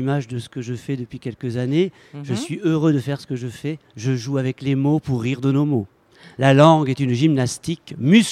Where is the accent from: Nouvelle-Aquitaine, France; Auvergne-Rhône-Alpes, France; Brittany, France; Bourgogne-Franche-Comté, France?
Nouvelle-Aquitaine, France; Bayonne; je retourne chez moi, parce que chez moi je viens du Pays Basque, je suis bayonnais